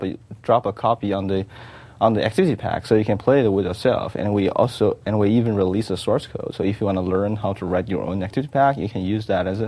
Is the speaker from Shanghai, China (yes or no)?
yes; Shanghai, China; Yeah, I'm from Shanghai. It's a long trip to be here.